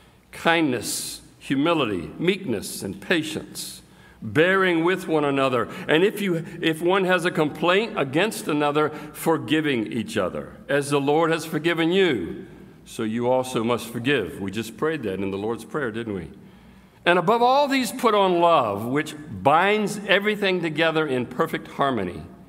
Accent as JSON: {"language": "English", "town": "Suffolk", "region": "Virginia", "country": "United States", "said": "I am from Suffolk, Virginia. Does anybody know where Suffolk, Virginia is? It's a little south of here in the Hampton Roads area."}